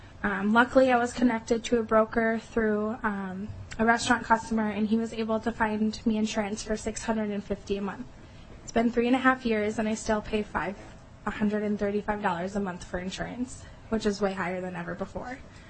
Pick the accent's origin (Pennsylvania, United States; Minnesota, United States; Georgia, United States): Minnesota, United States; Otsego; born or raised there; now in Minneapolis, United States